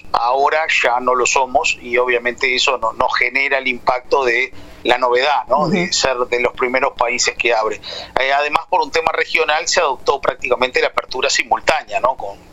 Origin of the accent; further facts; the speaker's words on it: Uruguay; Y como uruguayo, muchas veces los uruguayos preferimos nuestra playa, ¿no?